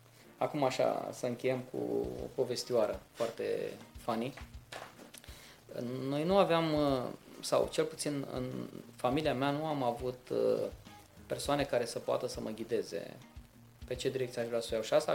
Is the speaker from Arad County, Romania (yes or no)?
no; Brăila, Brăila County, Romania; moved away as an adult; eu sunt din Brăila, până la aproape 20 de ani am stat acolo.